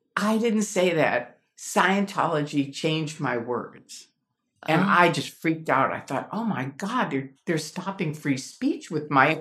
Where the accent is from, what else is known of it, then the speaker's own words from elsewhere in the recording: Chicago, Illinois, United States; and I grew up in Chicago around the mafia